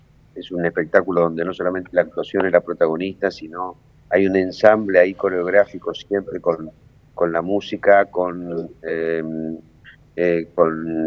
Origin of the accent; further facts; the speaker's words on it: Argentina